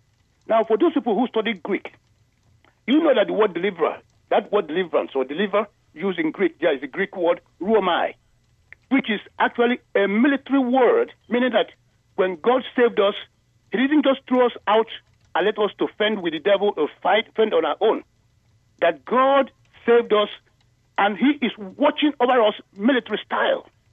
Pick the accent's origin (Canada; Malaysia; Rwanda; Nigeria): Nigeria; moved away as an adult; now in United States; I am from Nigeria myself. I grew up in Nigeria and did my Christian work, a lot of it in Nigeria.